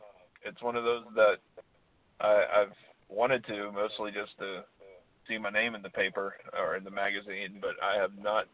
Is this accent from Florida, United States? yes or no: yes; Florida, United States; But where I grew up in Florida, they did do barbecue Texas style.